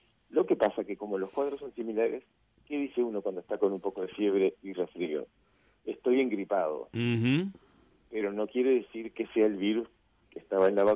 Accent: Uruguay; Yo soy uruguayo y me preocupo por la población uruguaya

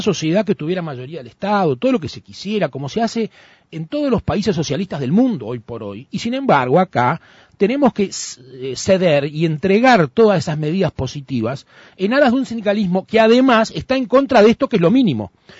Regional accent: Uruguay; seguimos siendo los uruguayos, a través de rentas generales y lo que sea, que vamos a bancar el ferrocarril.

